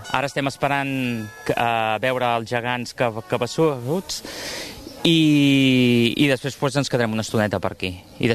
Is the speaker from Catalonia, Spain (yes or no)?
yes; Sabadell, Catalonia, Spain; Bàsicament soc de Sabadell, he sortit del barri de la Creu Alta